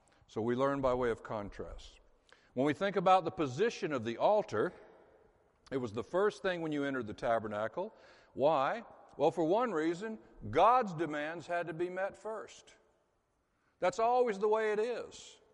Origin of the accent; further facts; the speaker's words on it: Florida, United States; I'm from the South, by the way. A lot of folks don't realize that Florida is part of the South. I'm from North Florida, which is a lot more, used to be a lot more like South Georgia.